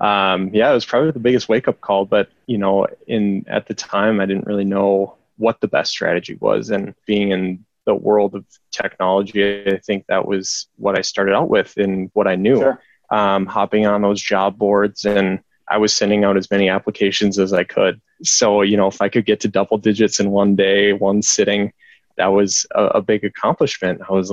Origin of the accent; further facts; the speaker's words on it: Minnesota, United States; So I'm originally from Minnesota, if you can't tell in my accent, but yeah, I graduated in 2016 from Gustavus down in St. Peter, Minnesota.